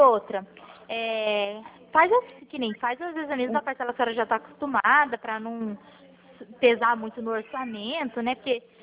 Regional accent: Pirassununga, São Paulo, Brazil; eu sou de Pirassununga.

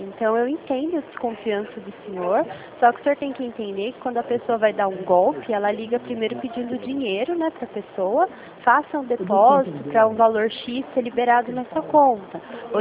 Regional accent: São Paulo, Brazil; eu sou da Central, do Banco Santander, eu sou do estado de São Paulo

